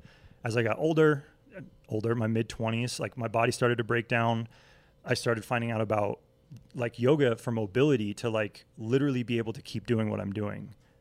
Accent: Vermont, United States; also born or lived in Connecticut; Like growing up in New England, right? Like I was born in Connecticut, grew up in Vermont.

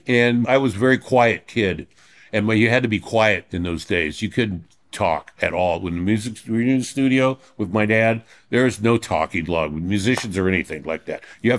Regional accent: Reseda, California, United States; I grew up in Reseda until I was five.

